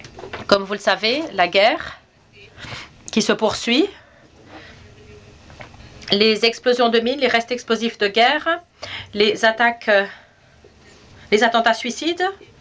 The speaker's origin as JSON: {"language": "French", "country": "Afghanistan", "said": "Je viens de l'Afghanistan."}